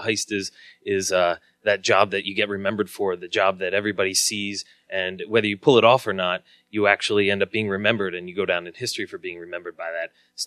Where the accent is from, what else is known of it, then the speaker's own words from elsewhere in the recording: Philadelphia, Pennsylvania, United States; And I come from Philadelphia, but I have Italian roots in Sicily, which is really the old country.